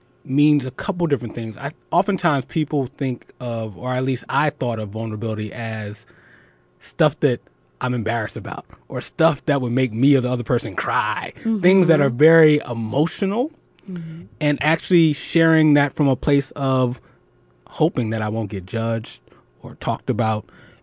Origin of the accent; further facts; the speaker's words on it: Philadelphia, Pennsylvania, United States; Or, because I'm from Philly, cheesesteak.